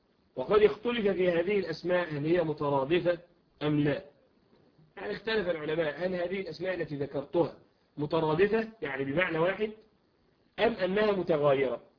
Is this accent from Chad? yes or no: no; Egypt; كمثلا الجماعة الذين عندنا في مصر اللي هو الجندي المتطوع. جندي متطوع عندنا يعني تطوع أن يكون جنديا ثابتا في الجيش